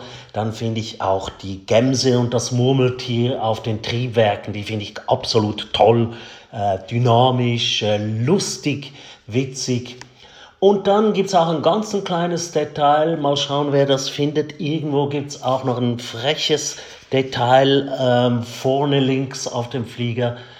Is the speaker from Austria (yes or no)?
no; Switzerland; Ich finde sie nicht nur, weil ich Schweizer bin, gelungen. Selbst für mich als Schweizer ist sie spannend anzuschauen.